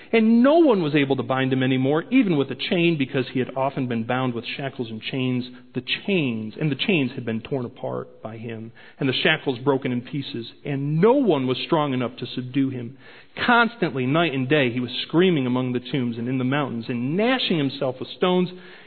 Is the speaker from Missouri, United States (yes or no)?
yes; Kirkwood, Missouri, United States; I'm from Kirkwood.